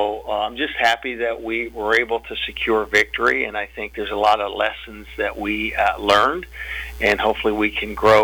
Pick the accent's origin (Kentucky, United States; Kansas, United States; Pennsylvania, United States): Pennsylvania, United States; Pittsburgh; I grew up in Pittsburgh.